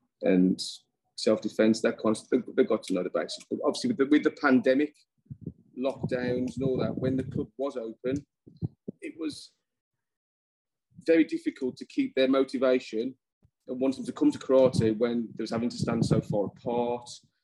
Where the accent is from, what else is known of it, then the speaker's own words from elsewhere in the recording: Dudley, West Midlands, United Kingdom; I'm from Dudley, near Birmingham, obviously by the accent. So I felt like a bit of an outsider and stuff.